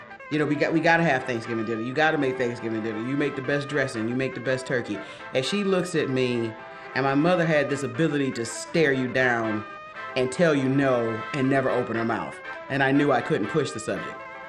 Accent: Macon, Georgia, United States; now in Detroit, United States; I am from Macon, Georgia, but I live in Detroit, Michigan.

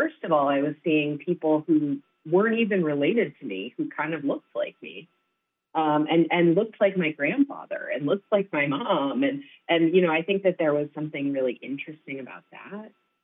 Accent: Iowa, United States; I grew up in Iowa, in eastern Iowa, in a relatively white community, as many of the communities in Iowa are.

